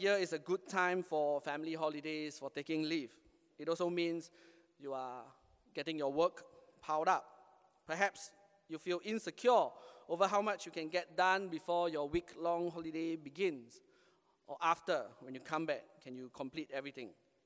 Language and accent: English; Singapore; As a Singaporean, will we really feel secure with our third generation army